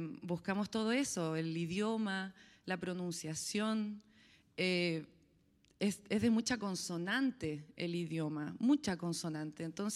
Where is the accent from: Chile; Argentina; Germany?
Chile; que incluso yo como chilena no lo conocía